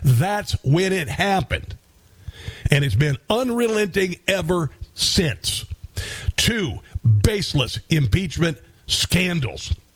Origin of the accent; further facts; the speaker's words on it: Iowa, United States; I remember when I grew up in Iowa, there were a lot of kids at school that would arrive a little bit late.